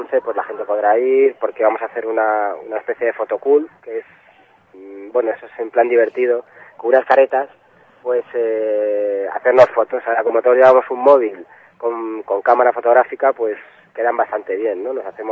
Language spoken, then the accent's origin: Spanish; Leganés, Community of Madrid, Spain; que los que somos de Leganés lo recordaremos